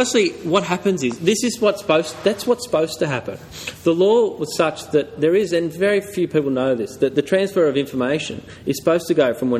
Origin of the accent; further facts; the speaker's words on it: Sydney, New South Wales, Australia; Right. I'm from Sydney.